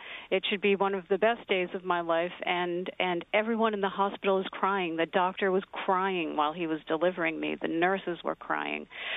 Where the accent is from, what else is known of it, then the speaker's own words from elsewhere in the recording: Massachusetts, United States; I come from Massachusetts and from a Catholic family who were big Kennedy supporters.